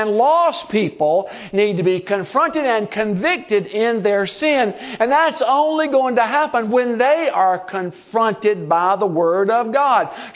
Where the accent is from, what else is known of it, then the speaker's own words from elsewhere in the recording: United States; particularly I'm an American, so I can talk about Americans.